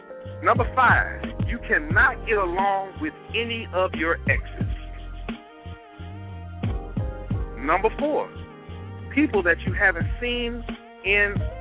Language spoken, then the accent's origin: English; Mississippi, United States; Hell, I grew up in Mississippi.